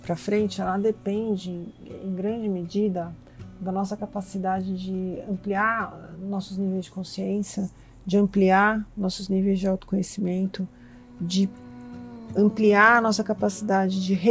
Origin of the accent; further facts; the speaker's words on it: São Paulo, Brazil; accent: São Paulo; Sou paulistana, nascida e criada na cidade de São Paulo, como deve estar dando para perceber pelo meu sotaque. Sou casada, não tenho filhos